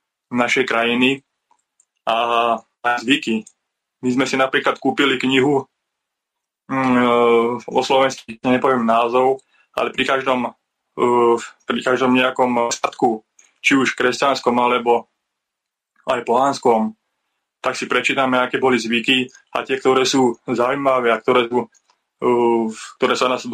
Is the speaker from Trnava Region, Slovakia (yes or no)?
yes; Trnava, Trnava Region, Slovakia; moved away; Ja som sa presťahoval zo západu z Trnavy na stredné Slovensko a niekedy mi príde, že ako keby som prišiel do iného sveta.